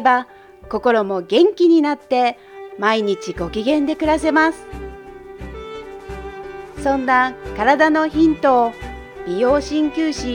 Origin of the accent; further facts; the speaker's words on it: Okinoerabu Island, Kagoshima, Japan; 私の田舎は鹿児島県奄美群島、沖縄から北へ2つ目の人口1万人の島、沖永良部島なんですが